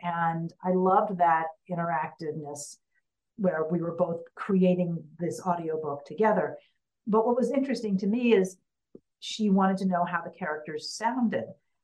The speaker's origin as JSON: {"language": "English", "region": "Maryland", "country": "United States", "said": "And she's an American transplanted, and she's from my home state of Maryland, all of which are coincidences."}